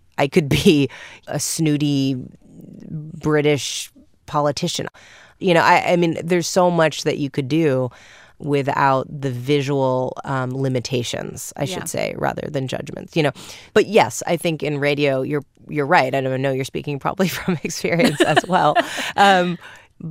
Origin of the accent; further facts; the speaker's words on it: New York, United States; I'm from New York. I don't even know why.